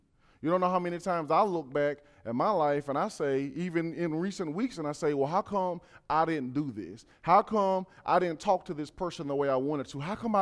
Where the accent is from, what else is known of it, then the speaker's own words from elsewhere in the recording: Georgia, United States; You know, when I was born and raised in Georgia, we would drive and it'd be acres and acres and acres of cornfields.